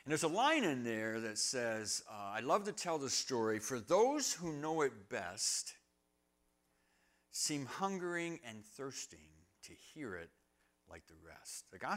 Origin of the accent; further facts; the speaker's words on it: Argyle, New York, United States; Well, I'm from Argyle, little bitty village on the way to somewhere else.